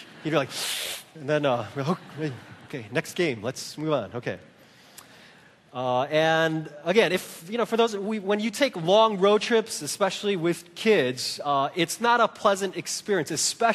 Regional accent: Chicago, Illinois, United States; my family and I, though we grew up in Chicago, we did a lot of road trips each summer.

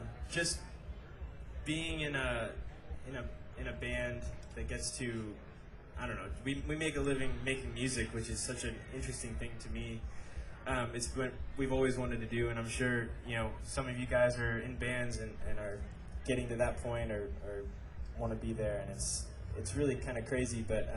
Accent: West Palm Beach, Florida, United States; No, I mean, we met in Florida. I'm from West Palm Beach. We met in St. Augustine.

